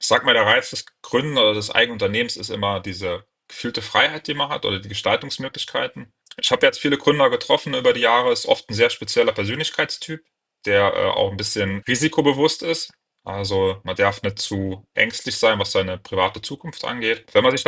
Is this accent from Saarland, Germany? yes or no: yes; Saarland, Germany; Die Gründer sind alle aus dem Südwesten. Ich bin aus dem Saarland